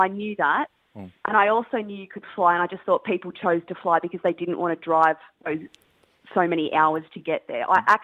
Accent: Sydney, New South Wales, Australia

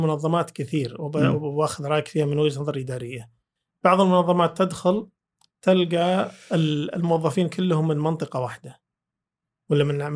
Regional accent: Al-Qassim, Saudi Arabia; بس انا قصيمي صراحه

